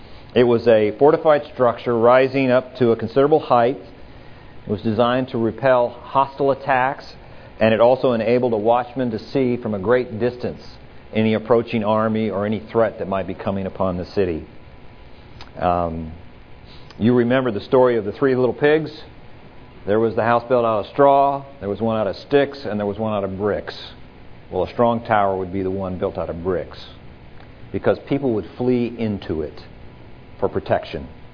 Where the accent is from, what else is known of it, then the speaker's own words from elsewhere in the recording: Texas, United States; We're from Texas, so let me just say something about the Alamo.